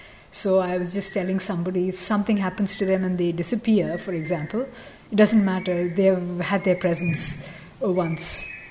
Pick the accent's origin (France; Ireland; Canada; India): India; Tamil Nadu; I sort of feel I'm from Tamil Nadu